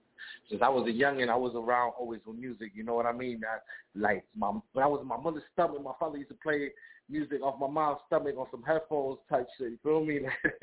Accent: Puerto Rico; I was born in Puerto Rico. I was born in Puerto Rico, born in Puerto Rico, raised in Puerto Rico. But, you know, my father black, my mom Puerto Rican.

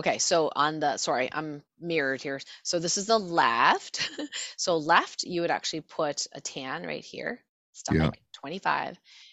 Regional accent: Canada; Yes, I'm Canadian, so we say herbal, not herbal.

